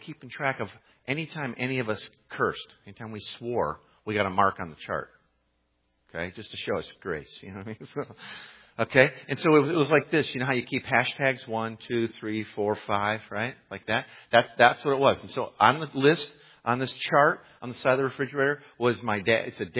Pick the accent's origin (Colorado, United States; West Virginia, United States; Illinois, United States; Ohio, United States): Illinois, United States; Waukegan; one of the most awesome memories I have of growing up in Waukegan